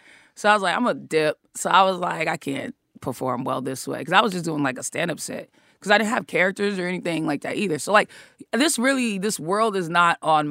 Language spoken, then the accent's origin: English; Boston, Massachusetts, United States; I'm from Boston.